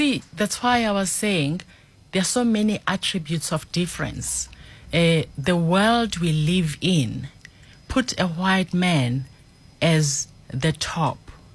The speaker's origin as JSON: {"language": "English", "town": "Westville", "region": "KwaZulu-Natal", "country": "South Africa", "tie": "born or raised there", "said": "I grew up in Westville, and during those days used to have European and non-European, belong to the non-European space, and it didn't come with a lot of privilege, if any."}